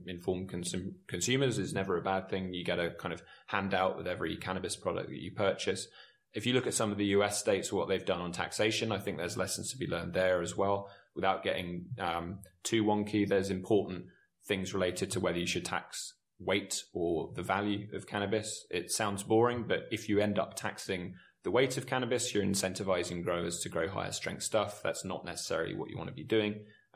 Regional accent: Southend-on-Sea, East of England, United Kingdom; I grew up near South End

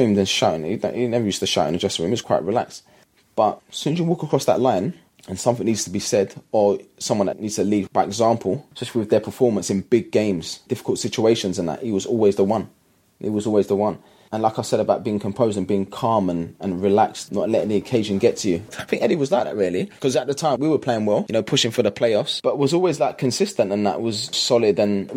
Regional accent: London, United Kingdom; obviously I grew up in East London. I was at home with my mum and my family.

